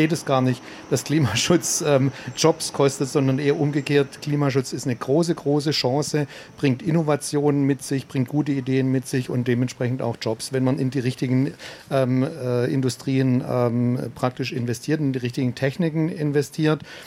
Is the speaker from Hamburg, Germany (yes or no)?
no; Baden-Württemberg, Germany; Ich komme ja aus Baden-Württemberg.